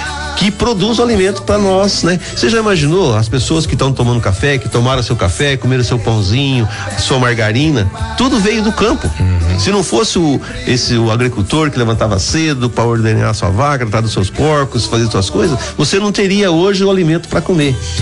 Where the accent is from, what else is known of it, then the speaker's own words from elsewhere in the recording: Assis Chateaubriand, Paraná, Brazil; born there; Bastante gente sabe que eu nasci aqui em Assis Chateaubriand, eu vim da agricultura, trabalhei no comércio, me aposentei e hoje trabalho na propriedade da família